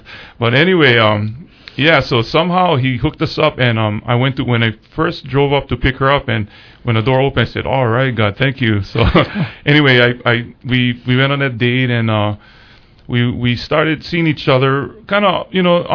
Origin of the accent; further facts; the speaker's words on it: Kaneohe, Hawaii, United States; also born or lived in Honolulu; Okay, I was born in Honolulu, Hawaii. Born at Kapilani Hospital, and my family's home was up in the Pa'oa Punch Bowl area. And at about 5 years old, my parents bought a house in Kaneohe. So We moved out to Kaneohe.